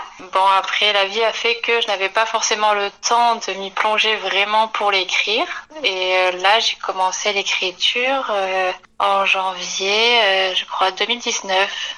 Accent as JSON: {"language": "French", "town": "Gap", "region": "Provence-Alpes-Côte d'Azur", "country": "France", "tie": "born or raised there", "said": "Bah, c'est les origines. J'ai grandi à Gap, donc... beaucoup de mes projets se passent à Gap encore."}